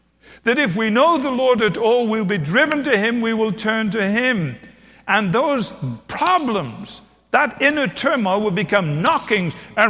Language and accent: English; England, United Kingdom; When I was a kid growing up in England, we used to sing a song